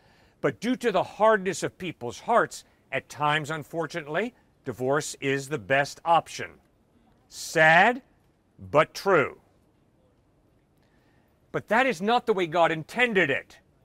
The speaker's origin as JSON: {"language": "English", "region": "Connecticut", "country": "United States", "tie": "born or raised there", "said": "my culture, where I grew up in Connecticut, you don't do this."}